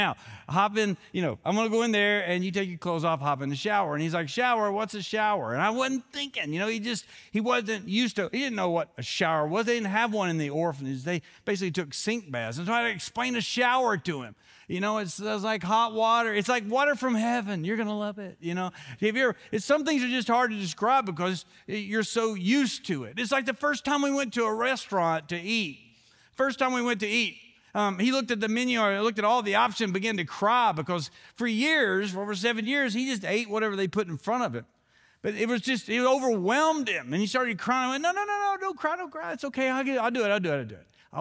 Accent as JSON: {"language": "English", "region": "Kentucky", "country": "United States", "tie": "born or raised there", "said": "when I was growing up in Kentucky, if a tornado came through, they'd have us all go to the football field"}